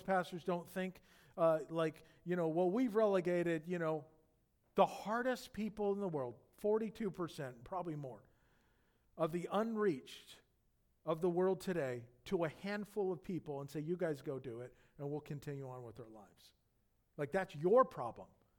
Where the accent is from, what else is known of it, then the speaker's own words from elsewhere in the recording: Yorba Linda, California, United States; I was born and raised in Yorba Linda. I mean, I've been here. I've never been a missionary. I'm not a missionary. People are like, well, you're a missionary. No, I'm not. I'm a Christian that lives in Orange County my whole life.